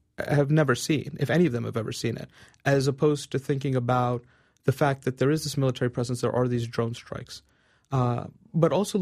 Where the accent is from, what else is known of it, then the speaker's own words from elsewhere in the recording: New York, United States; I'm an American. I was born and raised in New York.